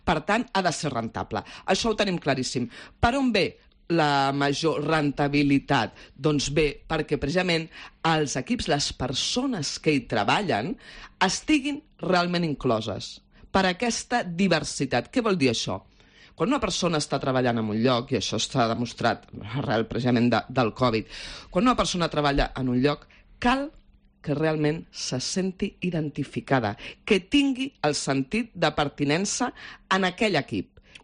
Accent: Catalonia, Spain; Aviam, d'entrada, jo sóc catalana.

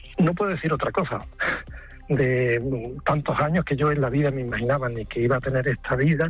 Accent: Junquera, Spain; yo soy de Junquera

